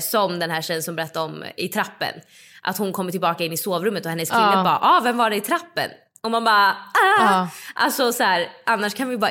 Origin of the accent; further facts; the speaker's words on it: Stockholm, Stockholm County, Sweden; i vår lägenhet som jag växte upp i Midsommarkransen